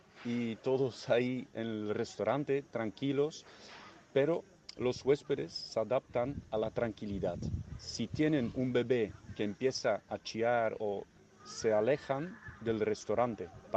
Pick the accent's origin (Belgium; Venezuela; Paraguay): Belgium; Spanish is a second language; now in Spain; Yo mismo soy de Bélgica.